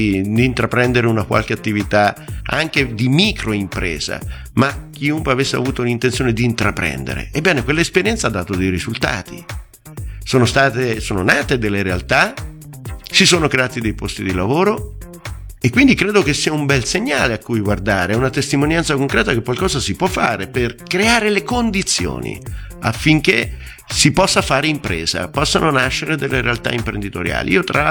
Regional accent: Gualdo Tadino, Umbria, Italy; E lo farò nei riguardi anche della città dalla quale provengo, di Gualdo

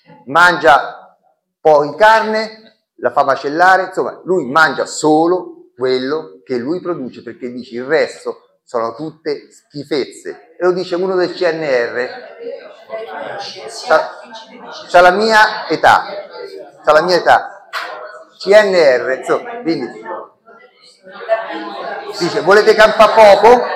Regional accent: Marche, Italy; io mi ricordo quando ero piccolo, vivevo nelle Marche, quando ero piccolo

